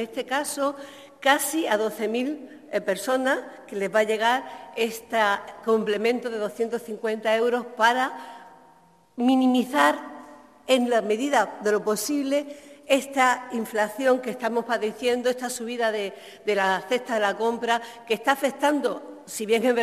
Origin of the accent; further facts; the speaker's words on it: Tías, Canary Islands, Spain; Mi pueblo, Tías, los últimos datos de empleo, solo 900 personas en el paro. En mi pueblo, en Lanzarote